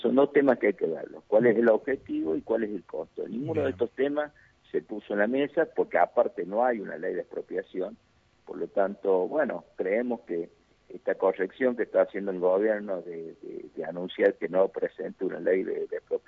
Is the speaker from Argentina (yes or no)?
yes; Villa de Soto, Córdoba, Argentina; yo soy de Villa de Soto, departamento Cruz del Este.